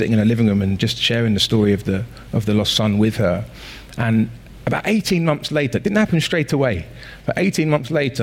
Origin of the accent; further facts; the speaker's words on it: Norbury, London, United Kingdom; I grew up in Norbury and there was this allotment behind where I lived on Green Lane for a few years